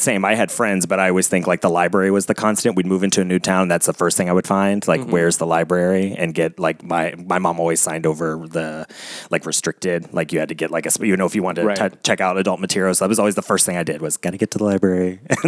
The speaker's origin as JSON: {"language": "English", "town": "Cincinnati", "region": "Ohio", "country": "United States", "said": "I'm from Cincinnati originally."}